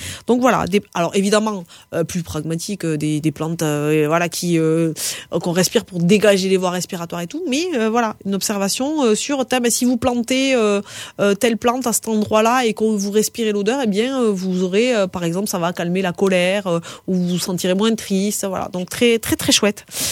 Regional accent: France; c'est un peu difficile en fait quand on est français pour arriver à intégrer ça.

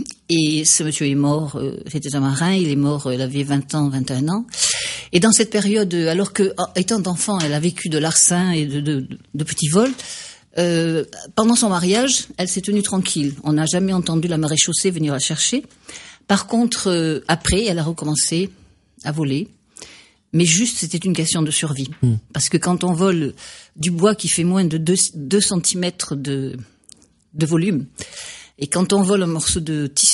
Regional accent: Cayenne, French Guiana, France; born there; now in Pau, France; Je suis née à Cayenne, c'est au milieu des bagnards.

